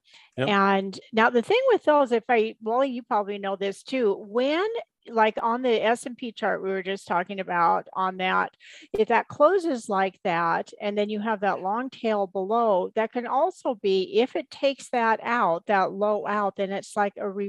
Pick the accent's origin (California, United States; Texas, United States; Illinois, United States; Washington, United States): Washington, United States; Seattle; Yeah, I'm from the Seattle area.